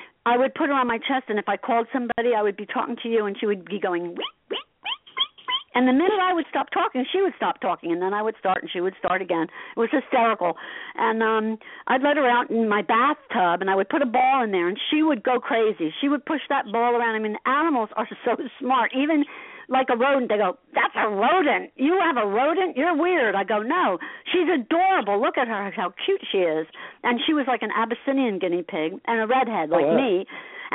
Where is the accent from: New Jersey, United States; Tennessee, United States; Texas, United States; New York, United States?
New Jersey, United States; Asbury Park; It was very cool growing up in Asbury